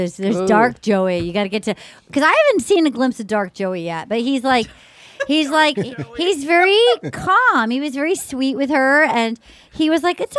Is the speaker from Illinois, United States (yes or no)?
no; Rhode Island, United States; Rhode Island. We're going to go to Rhode Island. I guarantee you I'm going to be a little weird in my hometown of like, this is my family.